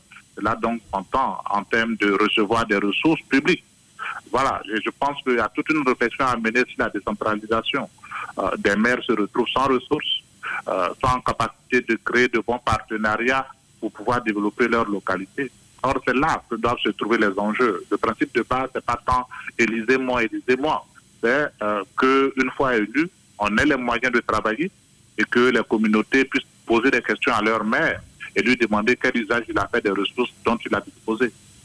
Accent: Côte d’Ivoire; Je pense qu'en tant qu'Ivoirien, il faut rester optimiste

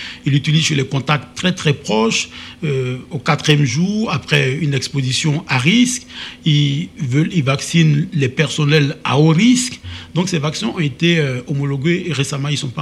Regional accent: Côte d’Ivoire; ils ne sont même pas encore disponibles chez nous en Côte d'Ivoire

